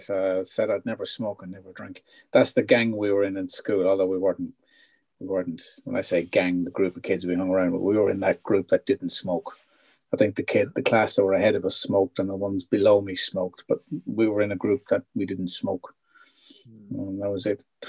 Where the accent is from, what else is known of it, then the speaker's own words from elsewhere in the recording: Ireland; people always assume that A, being Irish, and second, big families, that there was always lots and lots of drink, but that was not the case with my family.